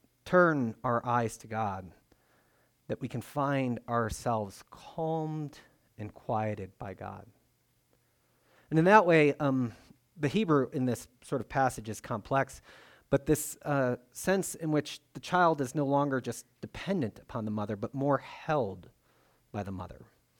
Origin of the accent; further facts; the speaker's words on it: United States; I mean, for me, it's like, I'm an American.